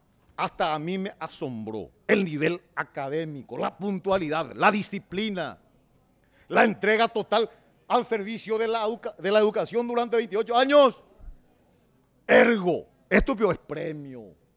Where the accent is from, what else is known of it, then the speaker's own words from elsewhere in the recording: Paraguay; lo hago como ciudadano, como paraguayo.